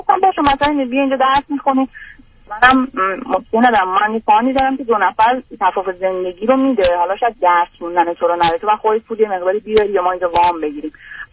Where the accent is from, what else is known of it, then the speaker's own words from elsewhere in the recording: Iran; moved away; وقتی من از ایران رفتم